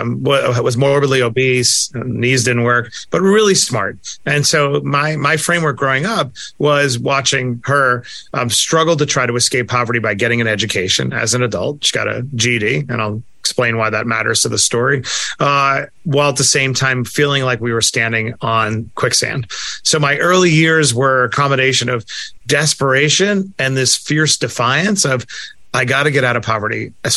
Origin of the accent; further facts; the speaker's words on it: Queens, New York, United States; But I grew up in Queens, New York, product of a single mom who was amazing, fiercely brilliant, but we were very, very poor and very, very desperate.